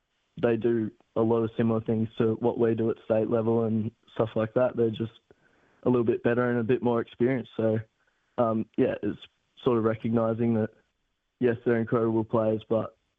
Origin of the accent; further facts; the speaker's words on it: Geelong, Victoria, Australia; being in a smallish town growing up in Geelong